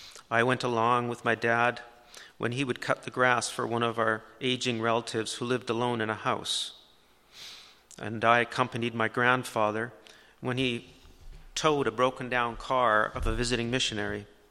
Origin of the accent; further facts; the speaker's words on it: North Vancouver, British Columbia, Canada; the house we grew up in North Vancouver